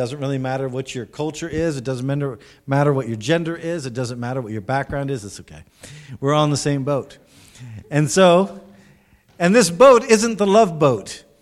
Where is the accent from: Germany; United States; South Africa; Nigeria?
United States; I'm an American from the U.S.